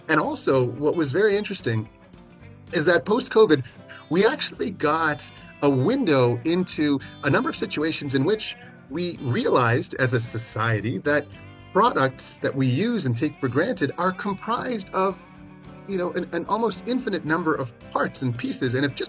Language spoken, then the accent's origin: English; South Africa; now in North America; Now, I'm originally South African.